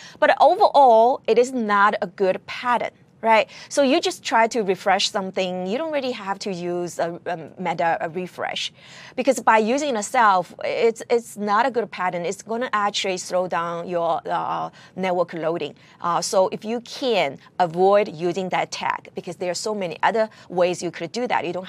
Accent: California, United States; You may actually maybe go through California. That's actually where my hometown is.

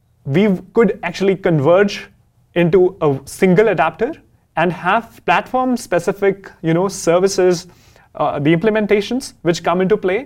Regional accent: India; I come all the way from India.

